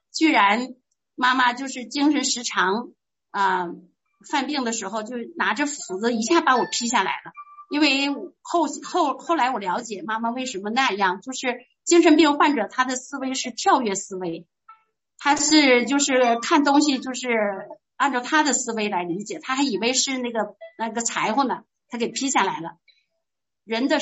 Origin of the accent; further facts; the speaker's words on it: Heilongjiang, China; born there; 我是出生在中国的北方，黑龙江省。当我父亲从哈尔滨市下放到林业局，我就在那块出生了。